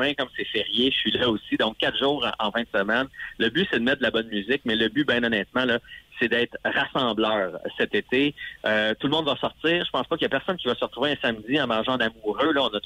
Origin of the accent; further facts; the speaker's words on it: Maskinongé, Quebec, Canada; Moi, je viens de Masquinonger, un petit coin en Mauricie.